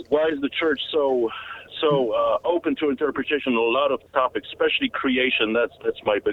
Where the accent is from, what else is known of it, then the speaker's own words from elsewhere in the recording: Poland; So I'm a cradle Catholic. I'm from Poland, the most Catholic country on the planet